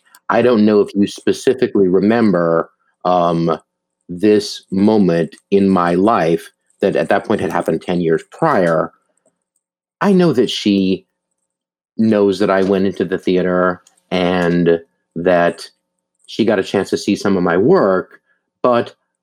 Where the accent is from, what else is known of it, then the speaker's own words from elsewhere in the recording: Duluth, Minnesota, United States; But I grew up in Duluth, Minnesota, and it's a big part of my life.